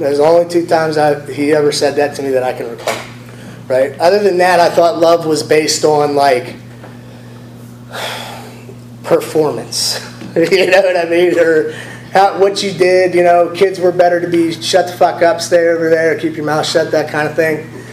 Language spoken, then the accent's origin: English; Pennsylvania, United States; But I'm from Western Pennsylvania. I don't like being affiliated with fucking Pittsburgh. I grew up in a small town in north part of Pennsylvania